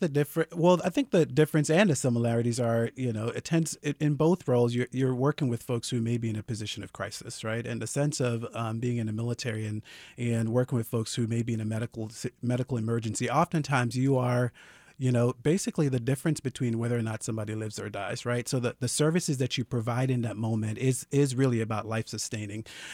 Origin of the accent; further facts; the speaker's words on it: Jamaica; the small village that I was raised in Jamaica, right?